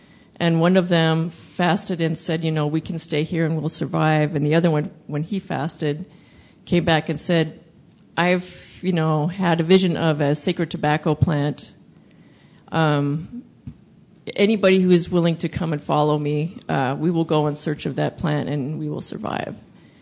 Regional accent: Montana, United States; For my tribe, I'm from Montana, the Crow tribe.

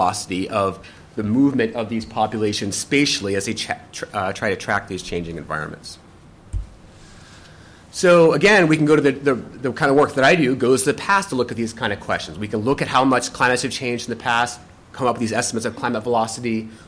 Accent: Wisconsin, United States; This is based from my home state of Wisconsin here.

